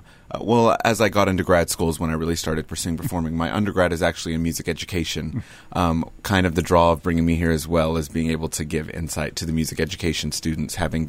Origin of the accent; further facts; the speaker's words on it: Amarillo, Texas, United States; Amarillo, Texas.